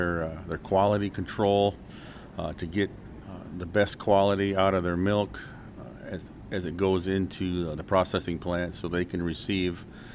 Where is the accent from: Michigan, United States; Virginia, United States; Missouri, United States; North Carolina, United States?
Michigan, United States; Haslett; I'm from the Haslett, Michigan area, fifth generation dairy farmer.